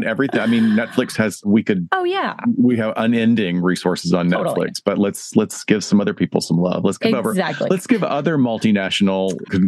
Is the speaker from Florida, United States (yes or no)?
no; Alabama, United States; accent: Alabama; moved away; also born or lived in Chicago; And my accent was for Alabama when I was growing up, because I watched so much television. Mm. My accent was actually relatively mild.